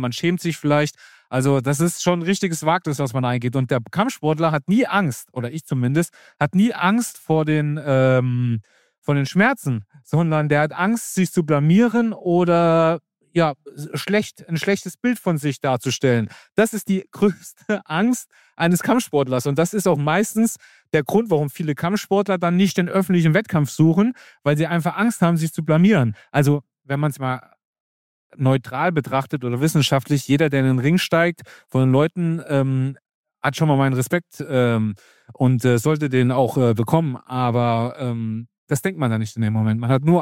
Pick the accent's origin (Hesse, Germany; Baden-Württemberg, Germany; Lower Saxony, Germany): Hesse, Germany; Frankenberg; now in Frankfurt, Germany; ich bin in Frankenberg geboren, aufgewachsen, bezeichne mich als absoluten Hessen, habe in Kassel studiert, dann bin ich nach Frankfurt.